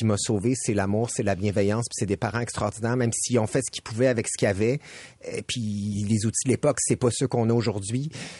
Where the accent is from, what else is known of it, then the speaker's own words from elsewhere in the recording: Saint-Jean-sur-Richelieu, Quebec, Canada; Je viens de Saint-Jean-sur-Richelieu. J'ai 41 ans.